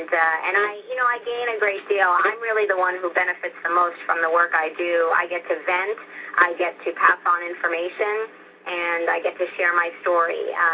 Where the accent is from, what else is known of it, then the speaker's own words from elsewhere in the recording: Dover, Delaware, United States; I grew up in Dover, Delaware, which because of the Air Force base is a military town. It's a very black and white town.